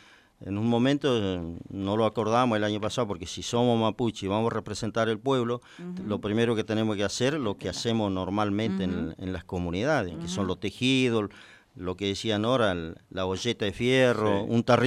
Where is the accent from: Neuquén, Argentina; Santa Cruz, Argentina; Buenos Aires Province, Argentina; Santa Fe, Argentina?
Neuquén, Argentina; los que somos de Neuquén y los que somos de Zapala